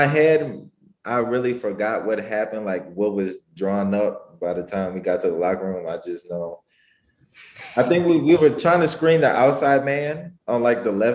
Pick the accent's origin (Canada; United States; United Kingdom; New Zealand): United States; Milwaukee, Wisconsin; But I always have to mention that I'm from Milwaukee.